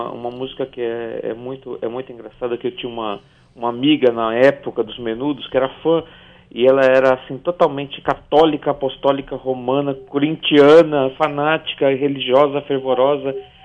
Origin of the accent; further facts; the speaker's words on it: Guarulhos, São Paulo, Brazil; eu sou daqui de Guarulhos.